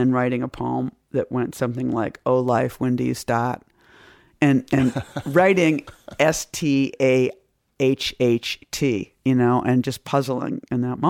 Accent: Boston, Massachusetts, United States; I think, of growing up in Boston and learning to read even was that you'd look at words.

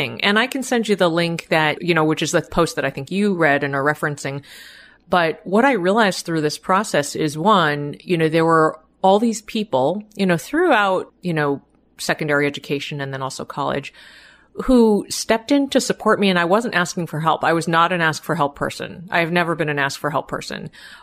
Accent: Boston, Massachusetts, United States; so I grew up in the Boston area, family of immigrants, one of seven kids, not a lot of money.

